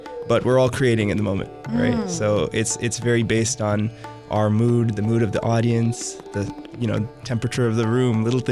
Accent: Gurnee, Illinois, United States; also born or lived in Germany; I grew up in Gurnee, like close to the Wisconsin border.

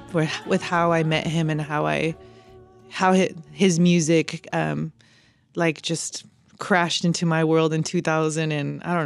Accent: United States; I think just because I'm Mexican American, I have influence.

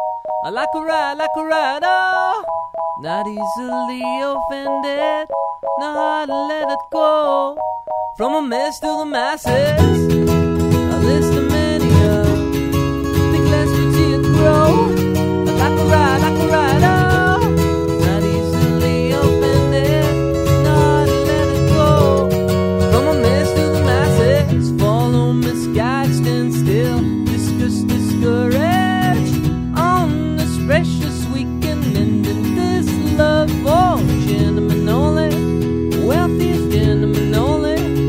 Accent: Versailles, Île-de-France, France; English is a second language; growing up in Versailles, there's no scene there.

